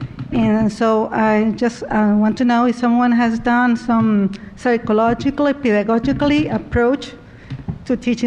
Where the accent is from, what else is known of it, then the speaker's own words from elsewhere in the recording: El Salvador; My question, I'm coming from El Salvador.